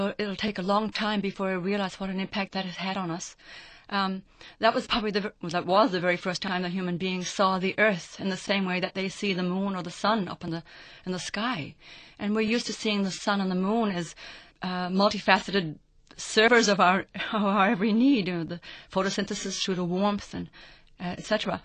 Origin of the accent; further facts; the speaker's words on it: Ireland; my childhood on the farm, on the hill where we grew up in Ireland.